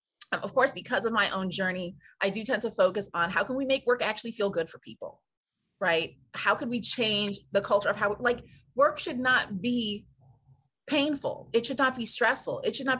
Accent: California, United States; And so, I come from the West Coast as well. I grew up in California. Mm-hmm. And in the Bay Area

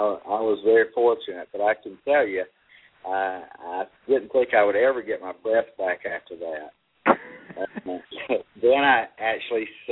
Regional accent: Acworth, Georgia, United States; I grew up in North Georgia in Acworth.

